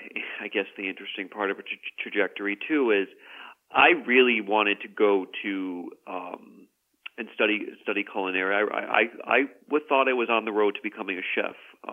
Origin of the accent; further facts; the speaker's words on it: Marlborough, Connecticut, United States; I grew up in Marlboro, so, you know, more closer, where in some regards, maybe Hartford area was more in my backyard than the Eastern side of the state.